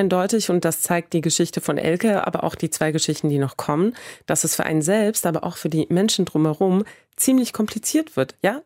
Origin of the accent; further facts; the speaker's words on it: Sweden; German is a second language; also born or lived in Iran; ich spreche Persisch zu Hause, aber auch Aserbaidschanisch, weil meine Eltern Aserbaidschaner aus dem Iran sind. Das ist so eine Turksprache. Und dann hast du ja aufgezählt, Deutsch, Schwedisch, Englisch